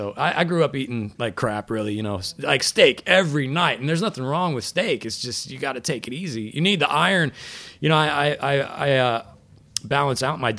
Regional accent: Midwest, United States; I mean, I'm from the Midwest, so, you know, and once again, it's not just a Midwestern thing.

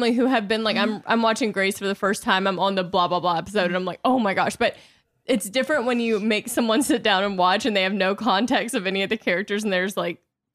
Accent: Louisiana, United States; but I'm from Louisiana. This is not going to go over well.

